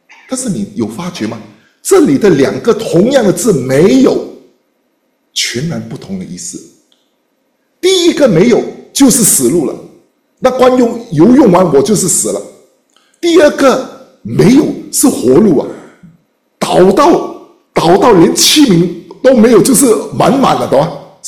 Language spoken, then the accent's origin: Chinese; Singapore; 我们新加坡人不是饿死的，是胖死的